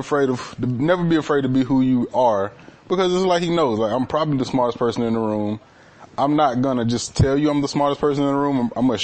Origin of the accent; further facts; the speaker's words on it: Summerville, Georgia, United States; we're from Somerville, yeah, Chattooga County, Georgia.